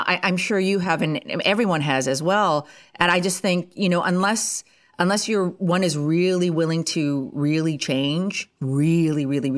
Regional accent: Ottawa, Ontario, Canada; I was born and raised right near Ottawa, Canada, and that is the capital of Canada.

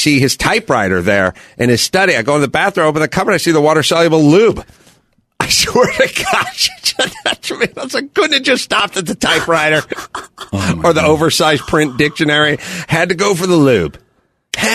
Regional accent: North Hollywood, California, United States; Wait, where is that? I'm from North Hollywood.

